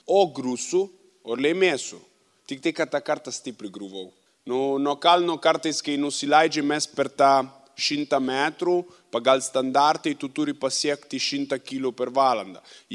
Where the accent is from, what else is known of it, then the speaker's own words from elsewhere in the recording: northern Italy, Italy; born there; Lithuanian is a second language; Aš esu italas. Gimau šiaurė Italiją, kalnuose.